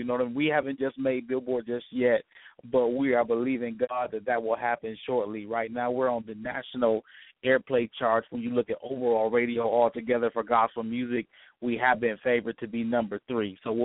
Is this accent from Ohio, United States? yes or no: yes; Toledo, Ohio, United States; I'm originally from Toledo, Ohio, and that's where I am regionally now.